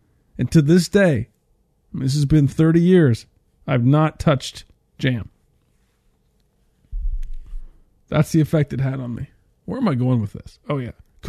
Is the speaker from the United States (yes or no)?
no; Canada; I watched growing up in Canada, there was one of these, you know, educational videos